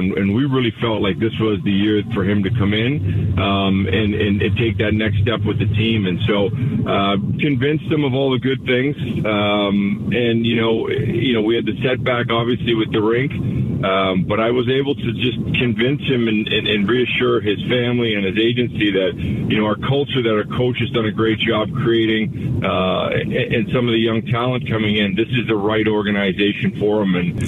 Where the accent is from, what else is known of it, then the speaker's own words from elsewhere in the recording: Canada; I'm Canadian, and I am trying to convince myself